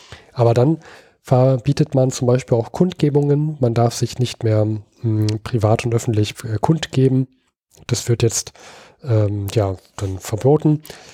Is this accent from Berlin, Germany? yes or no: yes; Berlin, Germany; Ich als Berliner musste erstmal nachgucken